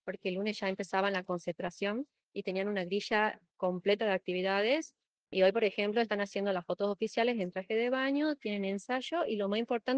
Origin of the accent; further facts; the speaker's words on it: Jujuy, Argentina; Y bueno, así somos los jujeños, así.